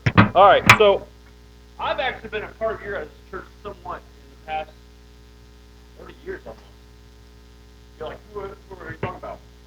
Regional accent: Beardstown, Illinois, United States; So, in high school, I grew up in Beardstown, Illinois, and I came here for men's fellowships and stuff

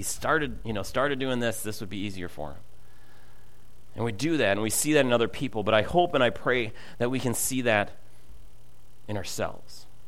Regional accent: Minnesota, United States; accent: Minnesota; I can't say those words together and without my Minnesota accent, so I made you guys say it.

